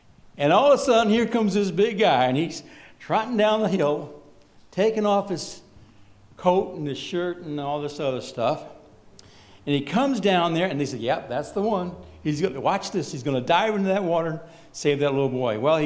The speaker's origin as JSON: {"language": "English", "region": "New York", "country": "United States", "lives_now": "Oregon, United States", "said": "I'm from upstate New York, believe it or not. I know I don't have the accent, but I am."}